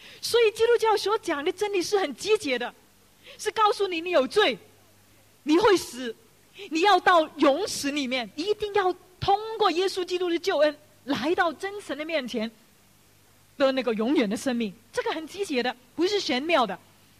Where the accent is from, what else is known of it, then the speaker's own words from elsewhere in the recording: China; 那个道就是将我们中国人的